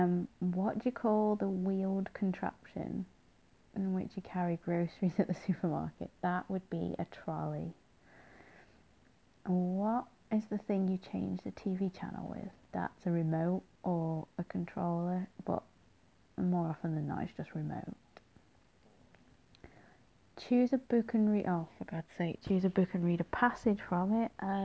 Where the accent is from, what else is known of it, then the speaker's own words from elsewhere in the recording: Midlands, United Kingdom; I won't go into specifics, but I'm basically from the middle of England, sort of thing. I'm from the Midlands, so yeah.